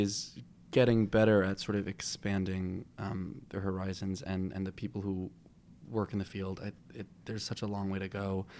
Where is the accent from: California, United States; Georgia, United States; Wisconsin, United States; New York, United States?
New York, United States; Long Island; I definitely am in the same boat because, you know, I grew up on Long Island, so they're close and they come to see basically everything.